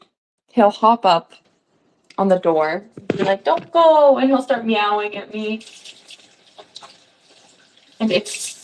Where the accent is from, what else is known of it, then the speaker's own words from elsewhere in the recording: United States; he's really different from the average like experience I have with cats as an American.